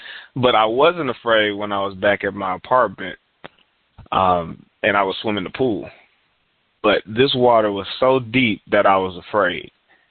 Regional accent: Houston, Texas, United States; my granddad, he used to live in Detroit, Michigan, and I'm from Houston.

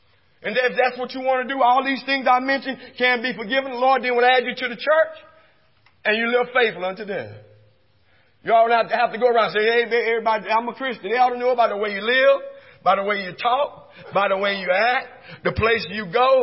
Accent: Texas, United States; Like when I grew up in East Texas, every home going, every funeral we went

